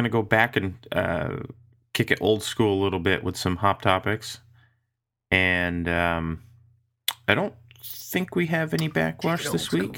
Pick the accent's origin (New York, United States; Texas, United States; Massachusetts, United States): Massachusetts, United States; Boston; I'm your host this week. … from Boston.